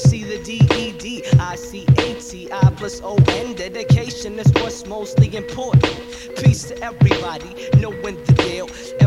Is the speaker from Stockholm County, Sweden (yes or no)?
yes; Stockholm, Stockholm County, Sweden; But I'm from Sweden, Stockholm.